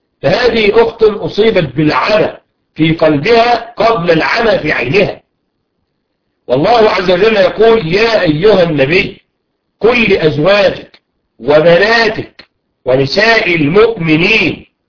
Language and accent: Arabic; Egypt; بعد رجوع النت بعد المظاهرات التي حدثت عندنا في مصر